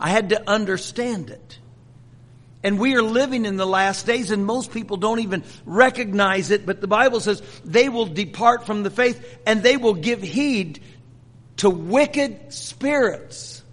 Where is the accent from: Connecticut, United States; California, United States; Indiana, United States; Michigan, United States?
Indiana, United States; Marion; I live in Marion. That's my hometown. I'm departing from Marion, Indiana, but I will go back.